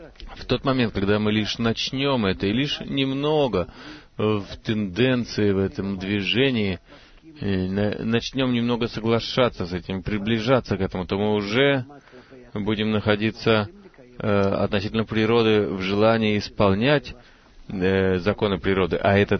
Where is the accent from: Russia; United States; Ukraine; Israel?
Israel; Tel Aviv, Tel Aviv District; Добрый вечер … из Тель-Авива.